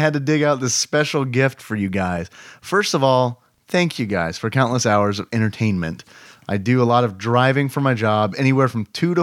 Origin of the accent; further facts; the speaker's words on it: Louisiana, United States; I am actually from Louisiana. Originally, I am super familiar with these chips.